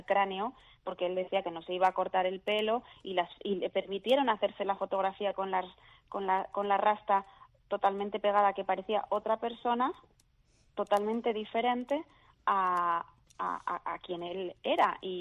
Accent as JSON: {"language": "Spanish", "country": "Spain", "said": "Yo soy española, mestiza, como somos aquí en España, pues mestizos"}